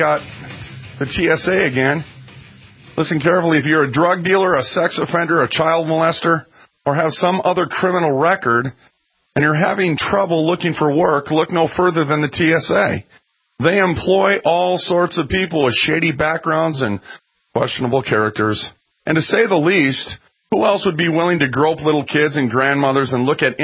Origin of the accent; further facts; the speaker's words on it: Minneapolis, Minnesota, United States; I'm from North Minneapolis. I used to know guys like that.